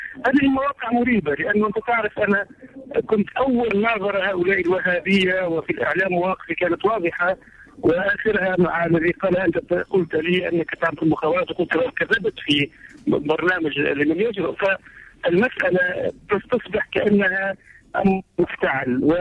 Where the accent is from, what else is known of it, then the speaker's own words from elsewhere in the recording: Baghdad, Baghdad Governorate, Iraq; now in Tunisia; وأنا طبعا من بغداد فبغداد فيها الكثير من الجمال